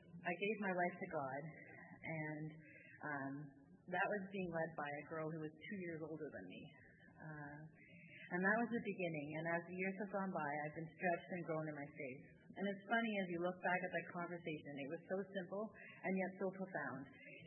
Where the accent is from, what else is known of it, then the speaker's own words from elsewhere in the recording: Pakistan; I was born into a missionary family and was fortunate enough to be born and raised in Pakistan.